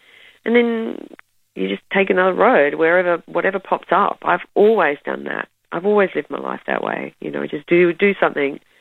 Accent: Perth, Western Australia, Australia; that's what I grew up listening to in Perth, going to see bands like

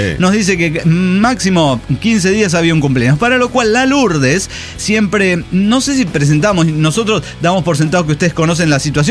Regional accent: Honduras; now in Ontario, Canada; Bueno, soy originario de Honduras, quiero contarles brevemente mi historia.

